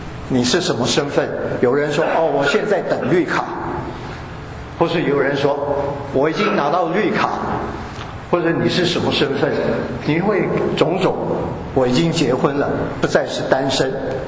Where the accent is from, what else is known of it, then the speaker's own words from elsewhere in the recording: Yangon, Yangon Region, Myanmar; moved away; 在五零年末的时候，我是从缅甸仰光出来的，所以在缅甸仰光呢，除了我们的学校是没有宗教背景之外